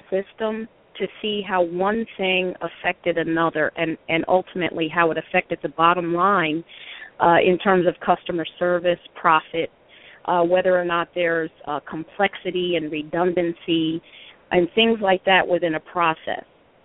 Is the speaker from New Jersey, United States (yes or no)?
yes; New Jersey, United States; I'm from the Southeast New Jersey area, which is about 20 minutes outside of Atlantic City, New Jersey.